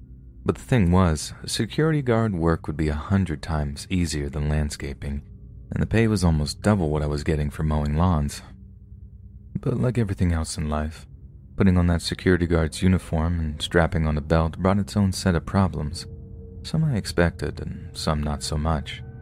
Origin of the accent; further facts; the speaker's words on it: Los Angeles, California, United States; I grew up on Vermont Avenue in South Central Los Angeles, which for those of you that don't know, is the territory of the 8 Tray Gangsta Crips.